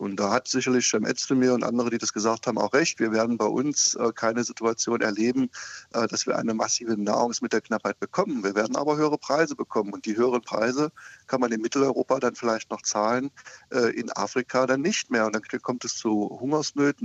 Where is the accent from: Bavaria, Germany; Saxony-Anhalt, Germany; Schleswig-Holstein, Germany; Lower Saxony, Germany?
Saxony-Anhalt, Germany; Ich verweise immer wieder auf mein Heimatland Sachsen-Anhalt.